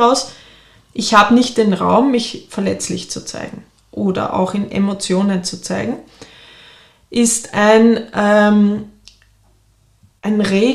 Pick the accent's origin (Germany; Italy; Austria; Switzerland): Austria; ich bin am Dorf groß geworden in Österreich in den 80er Jahren, im Bauernhof.